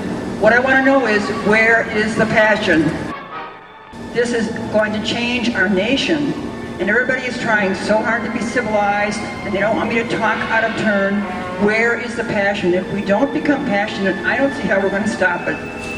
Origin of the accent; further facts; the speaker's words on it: Munson Township, Pennsylvania, United States; I am from Munson Township, and I'm a retired nurse